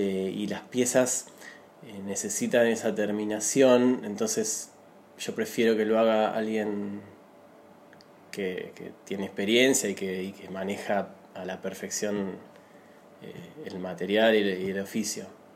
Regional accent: Mar del Plata, Buenos Aires Province, Argentina; moved away as an adult; now in Buenos Aires, Argentina; Sí, viví toda mi vida en Mar del Plata hasta los... mis 42, no sé. Hace 5 años que vivo en Buenos Aires.

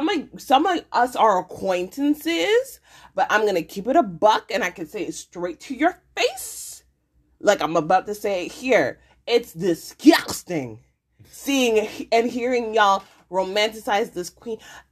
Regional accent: Canada; as a Canadian person, growing up in Canada

